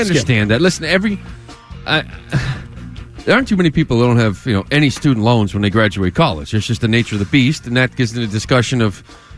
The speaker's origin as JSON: {"language": "English", "region": "Massachusetts", "country": "United States", "said": "We're from Massachusetts."}